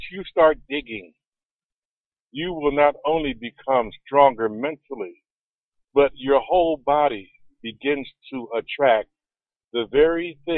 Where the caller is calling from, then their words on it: West Virginia, United States; Well, I'm hunkered down here in the snow in West Virginia Mountains.